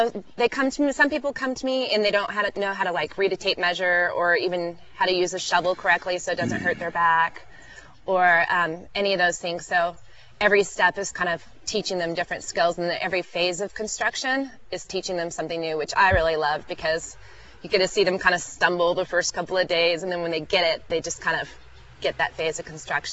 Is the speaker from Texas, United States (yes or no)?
yes; Austin, Texas, United States; I'm from Austin, Texas, and I work with a program there called American Youth Works